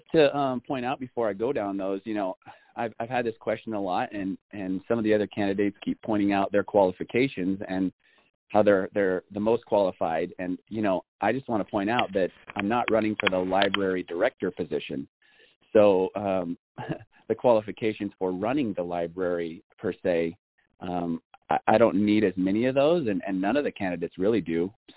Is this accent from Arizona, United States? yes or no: yes; Arizona, United States; moved away as an adult; now in Idaho, United States; Yeah, so I've been in Idaho for almost 4 years, Bonner County for all of that. I came from Arizona with my family, and so I've been here for about 4 years